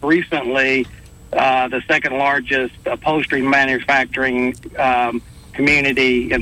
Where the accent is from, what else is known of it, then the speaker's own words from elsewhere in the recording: Tupelo, Mississippi, United States; now in Eclectic, United States; you were talking about Tupelo, which is my hometown. Now I live in Eclectic, Alabama.